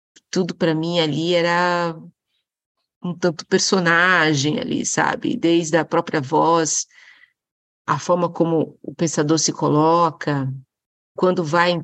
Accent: São Bernardo do Campo, São Paulo, Brazil; lá em São Bernardo do Campo, onde eu fui criada

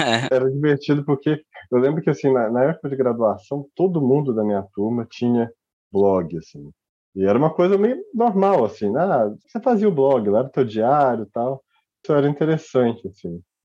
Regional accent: Três Corações, Minas Gerais, Brazil; eu sou de Três Corações, cidade que agora falou-se muito dela, porque o Pelé é de lá, né?

